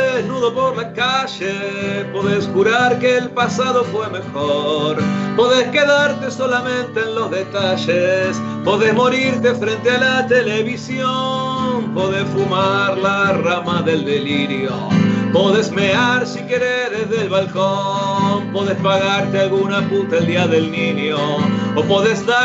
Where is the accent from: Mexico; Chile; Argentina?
Argentina; Buenos Aires; born there; also born or lived in Bahía Blanca; Acá en Buenos Aires.